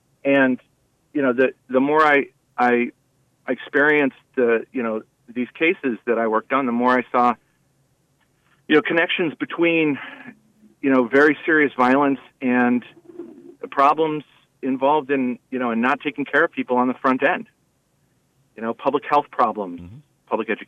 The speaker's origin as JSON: {"language": "English", "region": "New Hampshire", "country": "United States", "tie": "born or raised there", "said": "I grew up in New Hampshire, okay? Like, I'm an authentic product of New Hampshire. I went to Oyster River High School."}